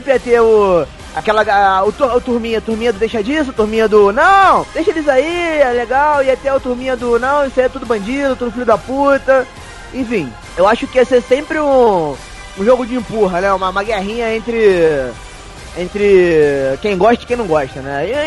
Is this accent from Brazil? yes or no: yes; Brazil; A gente começou o Brasil porque a gente é brasileiro e a gente zoa mesmo.